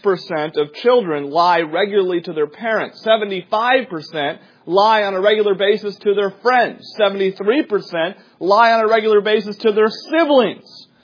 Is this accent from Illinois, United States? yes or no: no; New Hampshire, United States; now in Indiana, United States; I grew up in New Hampshire. We got 120 inches of snow a winter. You guys get in Indiana, we get roughly 30 to 40 inches a winter.